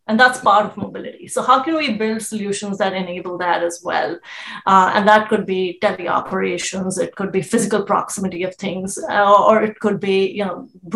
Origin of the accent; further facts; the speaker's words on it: New Delhi, Delhi, India; moved away as an adult; now in United States; I grew up in New Delhi, India.